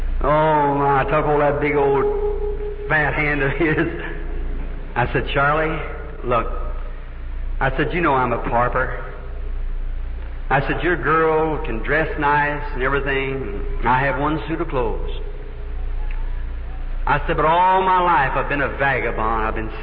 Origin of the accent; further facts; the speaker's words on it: Ireland; And she was laughing at me, I'll never forget it, about being an Irishman painting the shamrock and so forth.